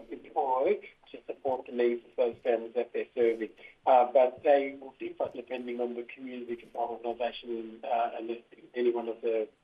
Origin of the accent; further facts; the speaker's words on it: Sydney, New South Wales, Australia; a Birrindubba Waka Waka man, born and raised on the land of the Gadigal Wangal people here in Sydney.